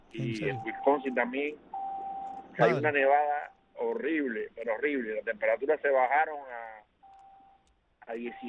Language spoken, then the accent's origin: Spanish; Cuba; now in United States; a todo mi pueblo de Cuba.